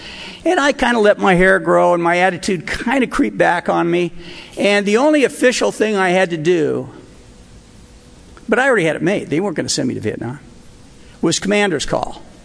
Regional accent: Newport Beach, California, United States; I'm from Newport Beach, so I didn't interact with people.

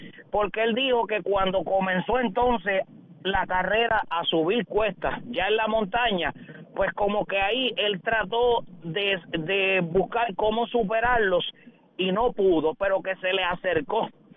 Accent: Puerto Rico; nos ha dado a nosotros los boricuas

